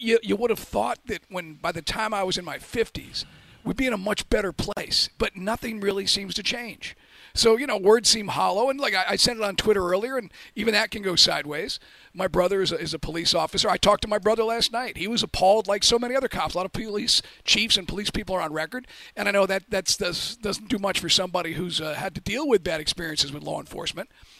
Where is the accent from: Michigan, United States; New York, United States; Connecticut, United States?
New York, United States; now in Atlanta, United States; me being a white guy, he's from Texas, I'm from New York, we're both living in Atlanta